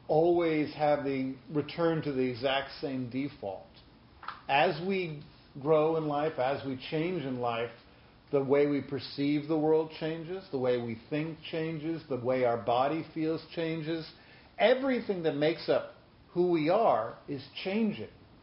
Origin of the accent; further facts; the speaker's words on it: New York, United States; For example, I grew up here in New York.